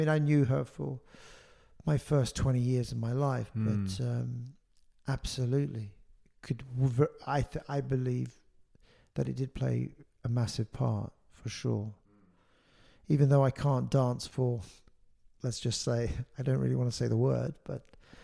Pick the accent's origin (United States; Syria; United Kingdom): United Kingdom; London; My mother's French. My father was Pakistani. But I was born and raised originally in South London.